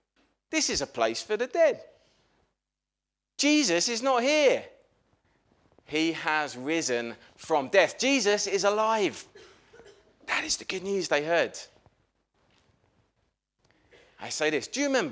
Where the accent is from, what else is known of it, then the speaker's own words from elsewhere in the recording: England, United Kingdom; But because I'm English, maybe Welsh people wouldn't say this.